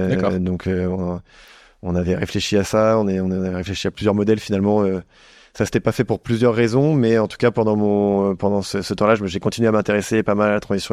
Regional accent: France; en tant que bon français consommateur de bonne nourriture

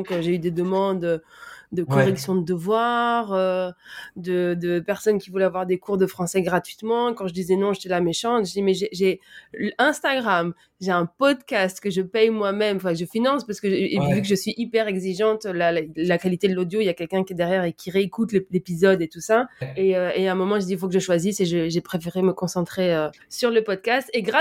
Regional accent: Brussels, Belgium; also born or lived in Spain; j'ai grandi à Bruxelles

